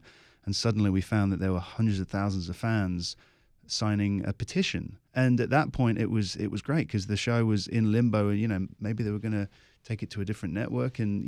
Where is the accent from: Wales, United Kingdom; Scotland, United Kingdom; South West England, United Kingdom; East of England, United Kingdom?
South West England, United Kingdom; moved away as an adult; also born or lived in London; I grew up in Southwest England in Cornwall. Moved to London, did my acting degree there, and I'd been living in London for a while.